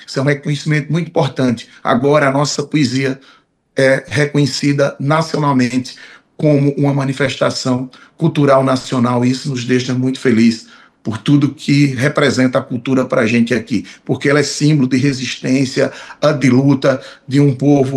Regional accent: Pernambuco, Brazil; Eu sou da região do Pajeú, eu fui criado ouvindo meu pai na luz do candeeiro, porque não tinha energia elétrica

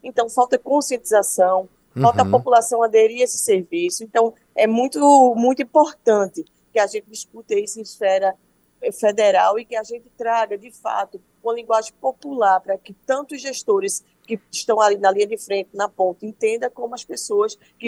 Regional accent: Pernambuco, Brazil; nos municípios mais simples, que é o do qual eu faço parte, eu sou do Agreste do Estado de Pernambuco.

